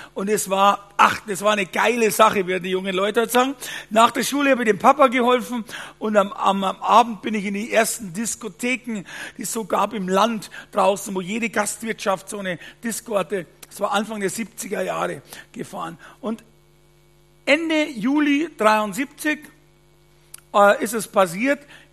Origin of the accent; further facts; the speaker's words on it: Bavaria, Germany; in Bayern sagt man bei uns in Waldlei, also in Wald rein. Also man könnte sagen, also ja, ins Holz sagt man bei uns